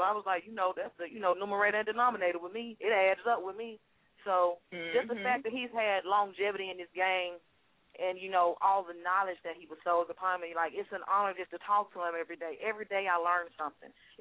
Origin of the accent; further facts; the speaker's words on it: Decatur, Georgia, United States; also born or lived in Atlanta; but I'm from Decatur, Georgia. Born